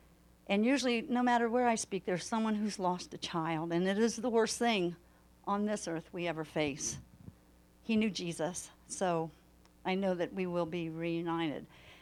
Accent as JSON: {"language": "English", "town": "Dayton", "region": "Ohio", "country": "United States", "said": "I'm from Dayton, Ohio, and in 74, when I got saved, Dayton, Ohio was a thriving city."}